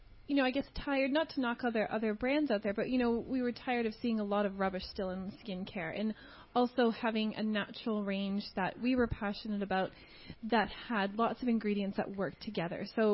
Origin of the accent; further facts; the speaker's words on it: Canada; moved away; Yes, so I'm Canadian. I've been here for 10 years, though.